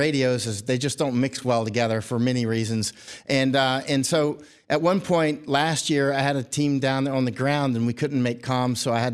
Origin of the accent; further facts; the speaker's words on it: United States; Well, I am American, and that is my flag.